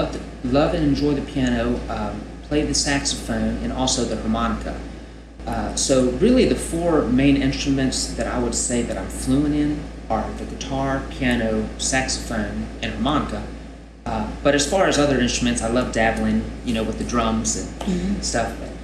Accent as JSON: {"language": "English", "town": "Colonial Beach", "region": "Virginia", "country": "United States", "tie": "born or raised there", "said": "I grew up right here in the Northern Neck, right here in Colonial Beach. Colonial Beach is my hometown, and I just absolutely love it here."}